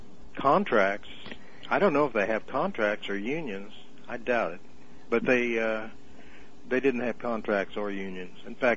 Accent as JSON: {"language": "English", "town": "Tulsa", "region": "Oklahoma", "country": "United States", "tie": "born or raised there", "said": "And growing up in Tulsa, when I was old enough to vote, registered Democrat"}